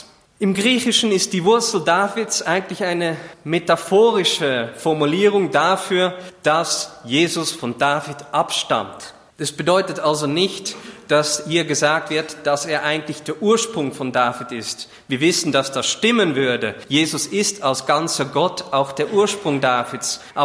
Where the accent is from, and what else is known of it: Netherlands